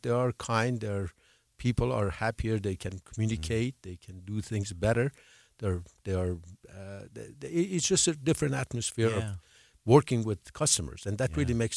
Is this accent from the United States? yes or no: no; Iran; moved away; I'm from Iran, and in Iran, there are many philosophers that they promoted kindness.